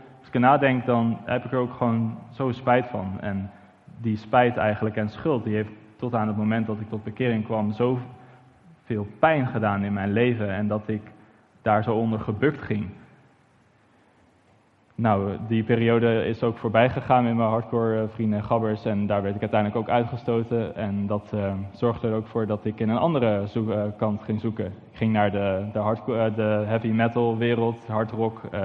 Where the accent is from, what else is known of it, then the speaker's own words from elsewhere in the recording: Amersfoort, Utrecht, Netherlands; also born or lived in Nijkerk; ik ben opgegroeid in Amersfoort, in Nijkerk, in een ongelooflijke situatie. Ik ben niet met de Bijbel opgegroeid.